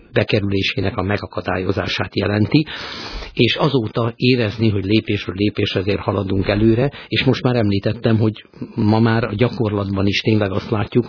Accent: Hungary; akkor is egy 10 milliós országból, egy 15 milliós nemzetből származom

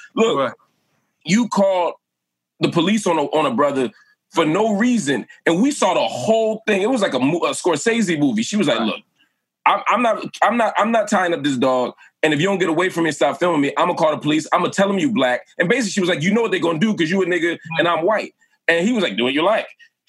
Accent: Philadelphia, Pennsylvania, United States; First of all, as a Philadelphian

